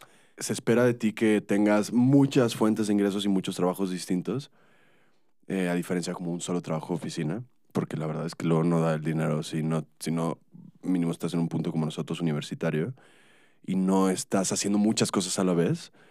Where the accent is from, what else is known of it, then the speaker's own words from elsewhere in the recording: Monterrey, Nuevo León, Mexico; Es que yo soy de Monterrey, me confundo.